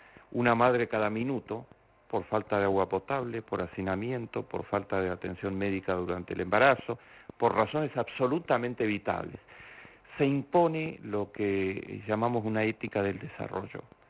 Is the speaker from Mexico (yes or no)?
no; Argentina; En mi país, la Argentina, es el quinto productor de alimentos del mundo.